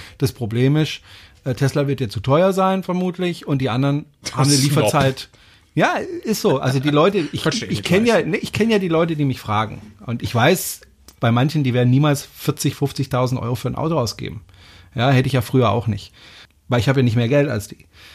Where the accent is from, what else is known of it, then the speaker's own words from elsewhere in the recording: France; German is a second language; moved away; Ich kenne dieses Schimpfwort nicht und ich bin Franzose